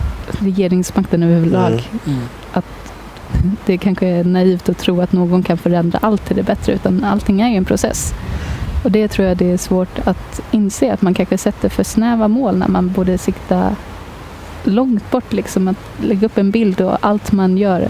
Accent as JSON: {"language": "Swedish", "town": "Kalmar", "region": "Kalmar County", "country": "Sweden", "lives_now": "Malmö, Sweden", "said": "Ursprungligen så kom jag från Kalmar. Det hörs nog inte så jättemycket."}